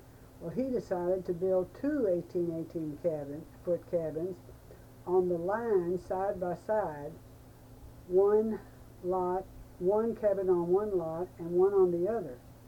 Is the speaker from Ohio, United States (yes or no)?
no; Kentucky, United States; born there; I was born in Jefferson County in 1921.